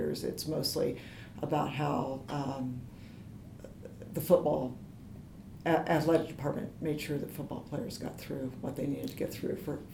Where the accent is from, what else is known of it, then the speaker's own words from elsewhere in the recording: West Lafayette, Indiana, United States; born there; I was born in 1960, so this year I will be 53. I was born in West Lafayette, Indiana, where my father was finishing up college.